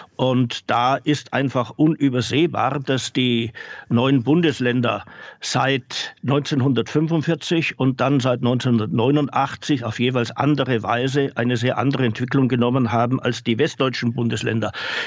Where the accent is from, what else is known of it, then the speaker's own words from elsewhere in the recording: Bavaria, Germany; born there; als gebürtiger Bayer